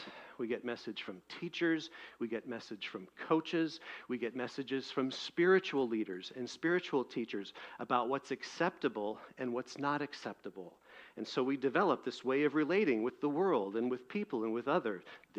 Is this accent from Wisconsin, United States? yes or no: yes; Milwaukee, Wisconsin, United States; I'm a Wisconsin kid. You know, I grew up in Milwaukee, a little village there.